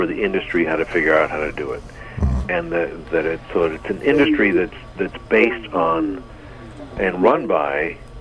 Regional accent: Seattle, Washington, United States; Or for me, I grew up in Seattle, but it was a drugstore that was on the way home from school, right?

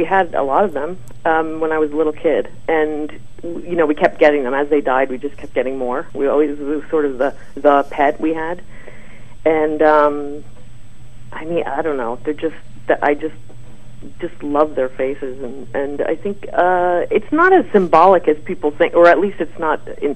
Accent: East Coast, United States; also born or lived in Bay Area; now in Sydney, Australia; I grew up on the East Coast, so I'm not. I mean, you know, I'm more. I miss New York a lot. And Sydney's kind of my New York now.

